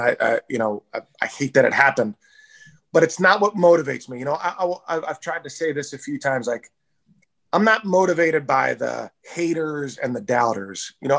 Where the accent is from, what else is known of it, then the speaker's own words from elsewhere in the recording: Philadelphia, Pennsylvania, United States; So, you know, I grew up in Philadelphia.